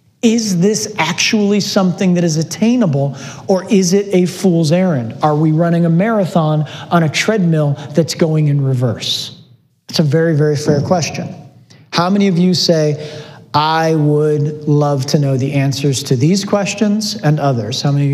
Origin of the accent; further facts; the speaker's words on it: United States; I do not know that I have ever been alive as an American in my 44 years